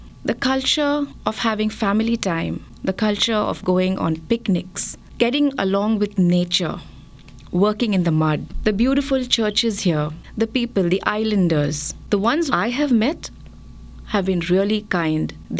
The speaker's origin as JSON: {"language": "English", "country": "India", "said": "I'm here from India."}